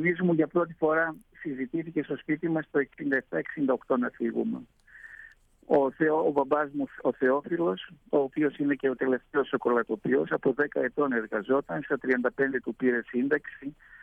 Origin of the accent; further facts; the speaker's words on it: Kuzguncuk, Istanbul, Turkey; Είμαι κουσκουντζουκιανός, γεννήθηκα στο Βόσπορο, στο Κουσκουντζούκι, στην κοινότητα του Αγίου Παντελεήμονος. Πήγα στο δημοτικό σχολείο του Τσενγκέρκιο